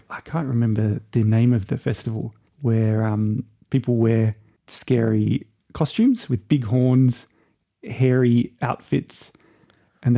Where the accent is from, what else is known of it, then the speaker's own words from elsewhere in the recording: Australia; I come from Australian summer and arrived in Austrian winter.